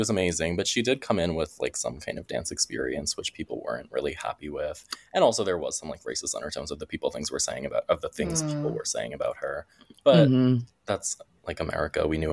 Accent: New York, United States; The Baldwins are from my hometown on Long Island.

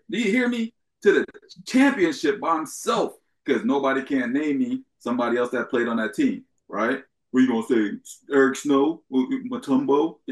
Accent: Philadelphia, Pennsylvania, United States; Because, like I said, I'm from Philadelphia, and we watched that a million times.

